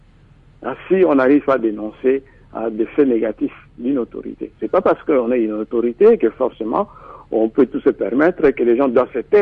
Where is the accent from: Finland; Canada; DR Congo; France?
DR Congo; ici chez nous en RDC